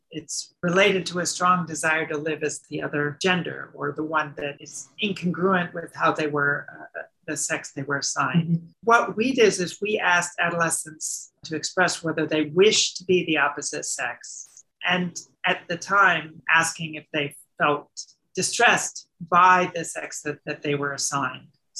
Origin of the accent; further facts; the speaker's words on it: United States; now in Netherlands; being an American living in the Netherlands